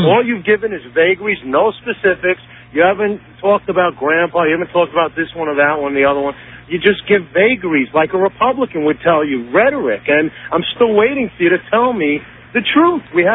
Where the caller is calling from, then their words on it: Manhattan, New York, United States; I'm calling from Manhattan.